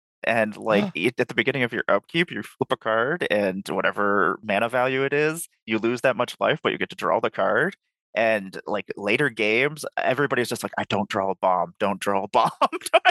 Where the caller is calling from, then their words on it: Buffalo, New York, United States; from Buffalo, New York. I'm just calling in.